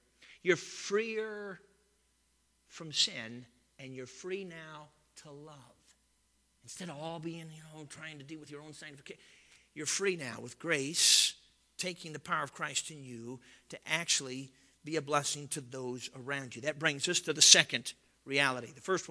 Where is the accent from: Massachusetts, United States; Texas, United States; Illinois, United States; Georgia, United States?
Illinois, United States; Chicago; Now, I don't know anything about the country because I grew up in Chicago.